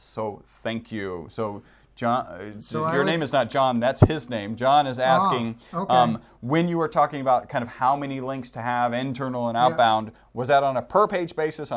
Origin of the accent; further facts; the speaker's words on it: Texas, United States; We're from Texas, so we do say howdy.